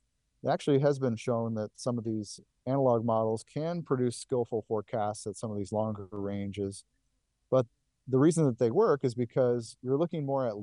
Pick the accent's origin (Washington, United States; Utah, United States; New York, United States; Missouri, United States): New York, United States; Buffalo; now in Champaign-Urbana, United States; You know, I grew up in Buffalo. I love big snow.